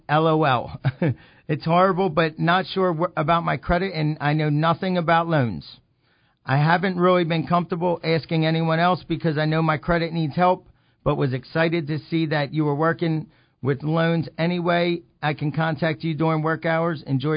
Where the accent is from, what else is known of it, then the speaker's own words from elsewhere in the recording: Quakertown, Pennsylvania, United States; I'm from Quakertown